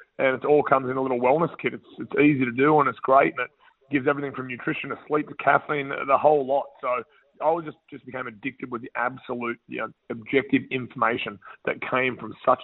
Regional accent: Australia; And I think that the nice part about being an Australian over here is just the authenticity that you get and the mateship that you get with these guys

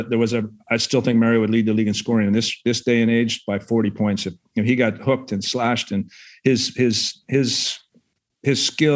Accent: Calgary, Alberta, Canada; So I come from Calgary and the fitness was in.

